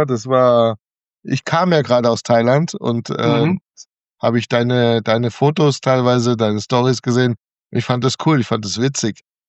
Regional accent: Saarbrücken, Saarland, Germany; born there; Ich bin in Saarbrücken geboren.

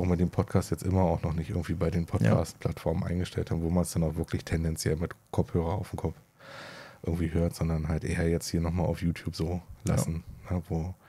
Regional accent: Berlin, Germany; Also ich komme ja nur aus West-Berlin.

